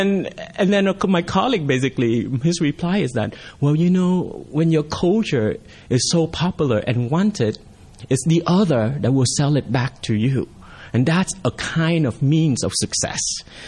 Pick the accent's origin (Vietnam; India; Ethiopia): Vietnam; when I was a child growing up in Vietnam, we didn't have TV really.